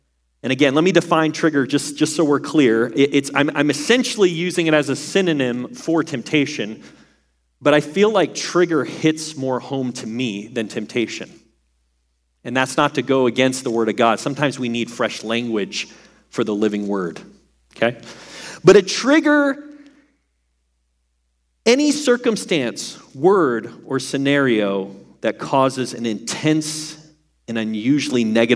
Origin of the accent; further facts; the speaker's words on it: New England, United States; Anyway, can you tell I'm from the East Coast, kind of snooty New England background?